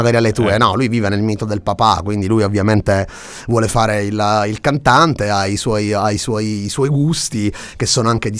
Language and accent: Italian; Catania, Sicily, Italy; accent: Catanese; e sono assolutamente catanese, come si sente anche dal mio accento.